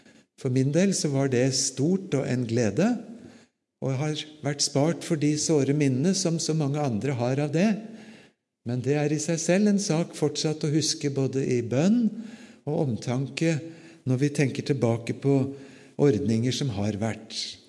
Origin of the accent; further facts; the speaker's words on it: Japan; now in Norway; Og så er jeg født og vokst opp i Japan